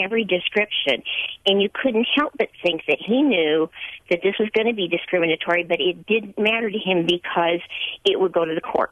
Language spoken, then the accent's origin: English; Indiana, United States; now in Milwaukee, United States; I'm originally from Indiana